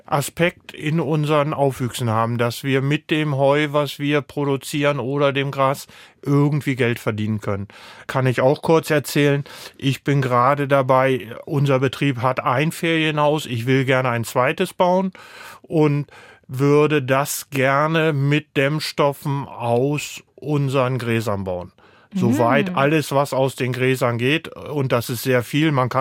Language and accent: German; Germany; born there; ich komme gebürtig aus dem Harzvorland.